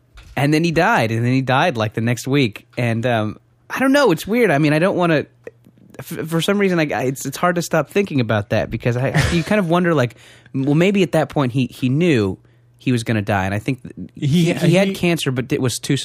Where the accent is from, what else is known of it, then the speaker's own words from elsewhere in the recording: California, United States; I grew up in Orange County, lived there pretty much all my life, and then I went to school in Santa Cruz with Jesse, and then I moved to L.A. after the graduation.